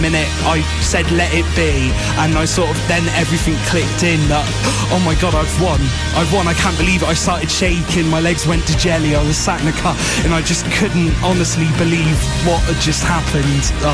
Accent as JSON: {"language": "English", "town": "Frome", "region": "South West England", "country": "United Kingdom", "said": "I'm from Froome, the same place as Jensen Button."}